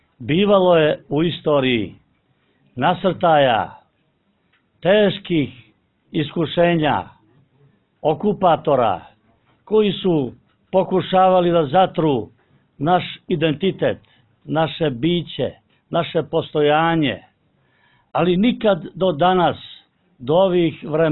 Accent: Montenegro; Mi dolazimo iz Crne Gore i mi nikad nismo dijelili ovu granicu

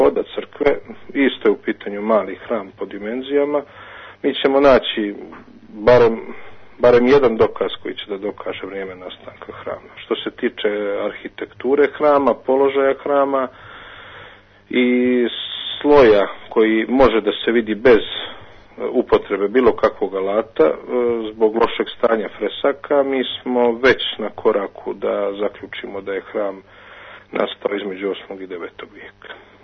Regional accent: Luštica, Herceg Novi Municipality, Montenegro; also born or lived in Kotor; To je hram uz koga sam ja odrastao, jer sam rođen na Luštici i odrastao, pardon, rođen u Kotoru, ali odrastao na Luštici. I hram Svete Petke je grobljanska crkva u mom selu

